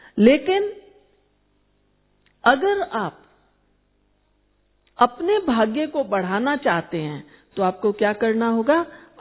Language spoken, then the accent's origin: Hindi; Jaipur, Rajasthan, India; ऐसे मैं जयपुर से आई हूं, हमारे वहां पता नहीं कोई जयपुर से आए हैं क्या लोग